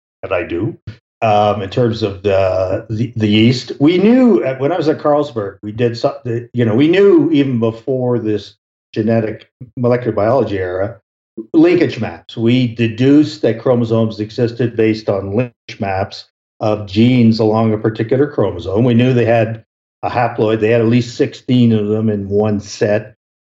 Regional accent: Colorado, United States; particularly my home state of Colorado here

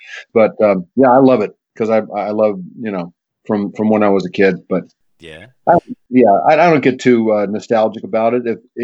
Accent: United States; I'm an American, damn it.

